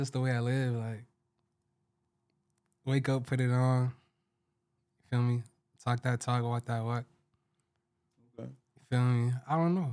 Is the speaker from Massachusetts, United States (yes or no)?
yes; Medford, Massachusetts, United States; I'm from Boston, Massachusetts.